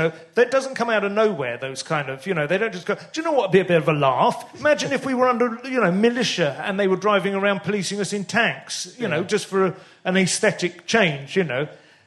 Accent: St Albans, East of England, United Kingdom; I grew up in St Albans.

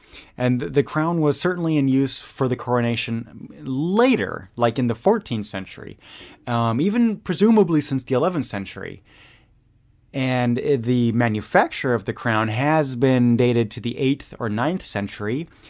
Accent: Germany; like my history teacher growing up in Germany

